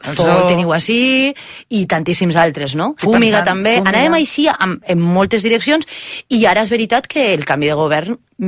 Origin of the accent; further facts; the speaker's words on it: Valencian Community, Spain; És evident que tinc un accent diferent, que... No ho sé, per què quan venim aquí, quan a més a Catalunya no hi ha mai problema en que tu parles en català, no és com a València